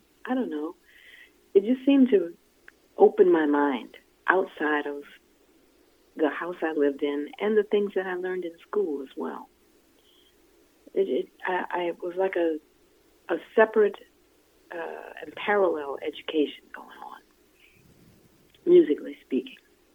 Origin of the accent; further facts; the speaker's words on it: Virginia, United States; Whereas my experience in growing up in Jim Crow, with Jim Crow laws on the books in Virginia, my experience was nobody I knew that looked like me ever talked to white people like that.